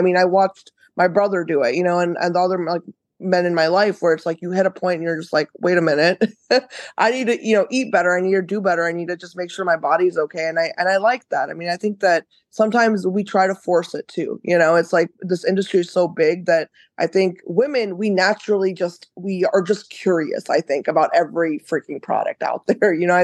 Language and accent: English; Cincinnati, Ohio, United States; I'm from Cincinnati, Ohio.